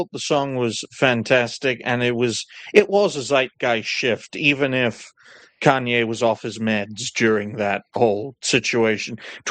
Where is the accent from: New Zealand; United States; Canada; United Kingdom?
United Kingdom; Wales; I've picked up their accent, and it sickens me as a Welsh person.